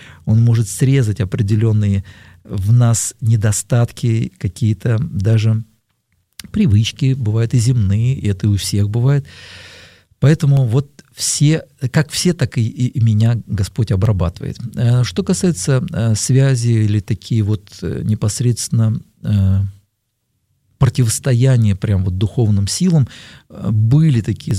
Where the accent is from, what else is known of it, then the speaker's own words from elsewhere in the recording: Moscow, Russia; бабушка еще моя переехала вот, в 30-е годы. Вот, я поэтому такой коренной москвич.